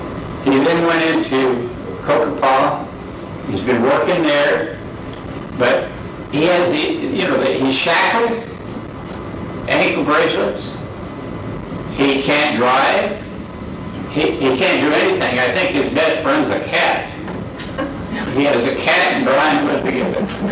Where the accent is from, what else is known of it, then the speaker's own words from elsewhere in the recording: Flagstaff, Arizona, United States; I'm from Flagstaff, Okemo County.